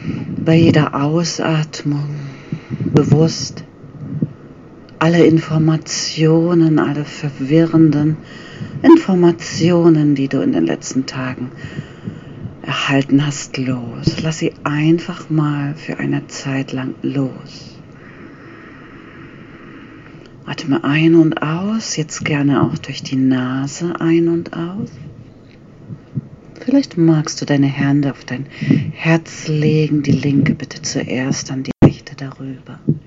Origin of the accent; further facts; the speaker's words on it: Northern Germany, Germany; Bin jetzt hier bei uns in Norddeutschland an einem schönen See in meinem Heimatort.